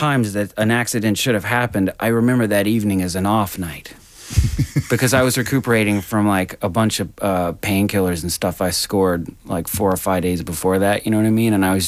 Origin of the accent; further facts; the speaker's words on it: North Carolina, United States; it was really easy to play because I'm from North Carolina.